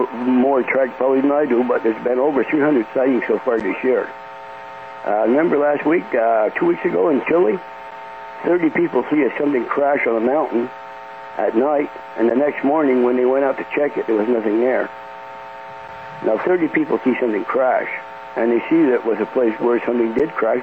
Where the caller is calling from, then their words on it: Quebec, Canada; again from Quebec.